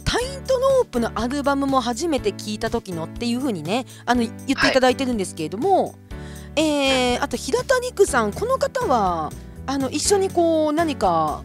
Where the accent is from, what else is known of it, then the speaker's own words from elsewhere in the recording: Kushiro, Hokkaido, Japan; 私もね釧路が出身なので、ドサンコ、チームドサンコということで